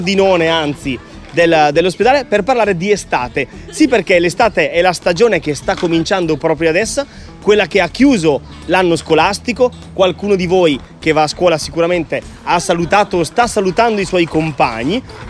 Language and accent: Italian; Brescia, Lombardy, Italy; Io dove abito io, che sono bresciano, ci sono un sacco di magagne, ma almeno le zanzare me le hanno... No, io abito in cima a una valle, abito in una valle che si chiama Val Trompia